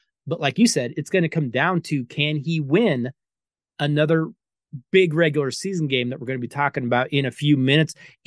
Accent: Colorado, United States; I know my home state of Colorado at this point, honestly, should just drop the sport of football.

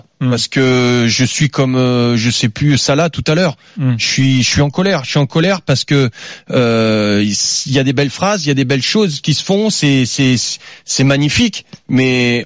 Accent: France; je suis français

